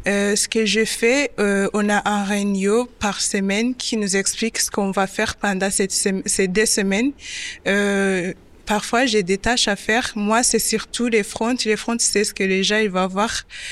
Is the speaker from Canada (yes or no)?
no; Rwanda; now in France; j'ai 23 ans, je suis rwandaise.